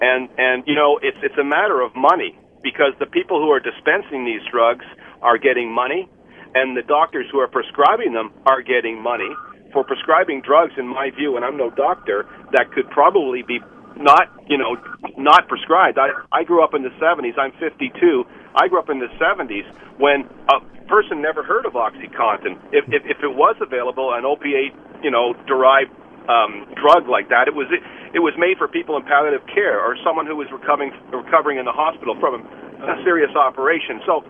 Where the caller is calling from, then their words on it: Saint John, New Brunswick, Canada; Yeah, good morning. I'm calling from St. John.